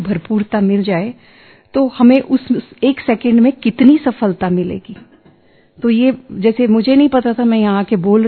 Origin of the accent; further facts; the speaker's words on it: Canada; मैं कनाडा से आई हूं